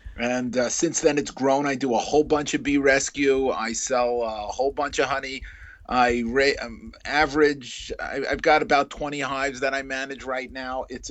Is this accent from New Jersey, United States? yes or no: yes; Teaneck, New Jersey, United States; I'm born and bred in New Jersey. My home, my primary home, is in Teaneck, New Jersey